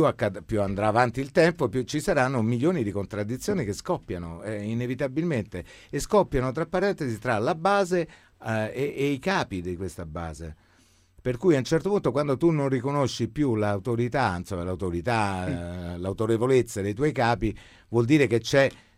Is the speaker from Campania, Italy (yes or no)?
no; Rome, Lazio, Italy; io sono romano